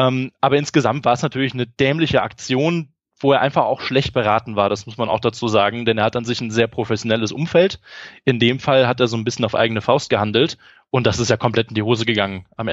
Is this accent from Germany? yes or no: yes; Germany; das 24-Stunden-Rennen auf dem Nürburgring in meiner Heimat in der Eifel